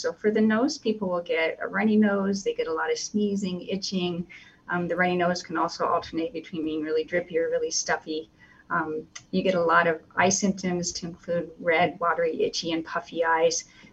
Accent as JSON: {"language": "English", "region": "Montana", "country": "United States", "tie": "born or raised there", "lives_now": "Alaska, United States", "said": "I love Alaska. It's very much like my home state of Montana."}